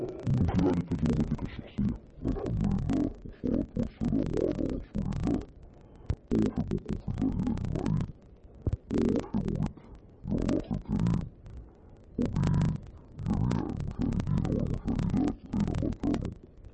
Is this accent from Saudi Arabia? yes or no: yes; Saudi Arabia; عندنا في السعودية